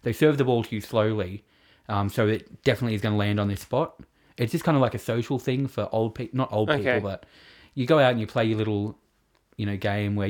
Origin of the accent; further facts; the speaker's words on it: New South Wales, Australia; I want New South Wales to win because I'm from New South Wales.